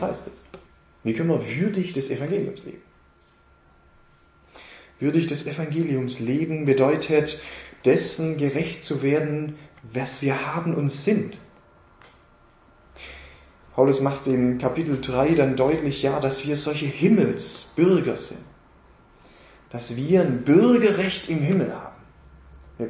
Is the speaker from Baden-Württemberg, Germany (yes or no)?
yes; Baden-Württemberg, Germany; Man hat ja als Schwabe so ein bisschen auch so Vorstellungen, Schaffer und Häuslebau, ja? Ja. Jetzt komme ich von der Alp